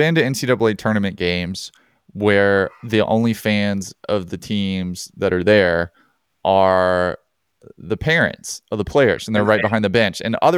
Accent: Alabama, United States; Auburn, I'm from Alabama, Auburn, UAB, and Samford were all playing in Spokane.

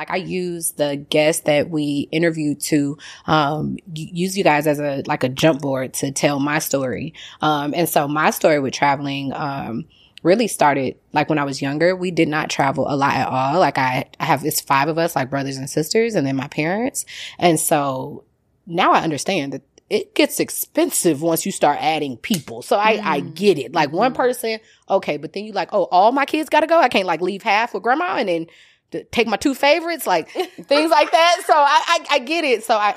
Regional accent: St. Louis, Missouri, United States; I grew up in St. Louis. So we were driving to Arkansas, like Mississippi and things like that.

